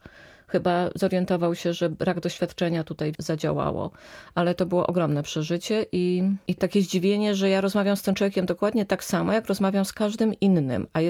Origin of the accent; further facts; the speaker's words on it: Pabianice, Łódź Voivodeship, Poland; takie same bloki jak w Pabianicach. Ja jestem z Pabianic i takie było porównanie.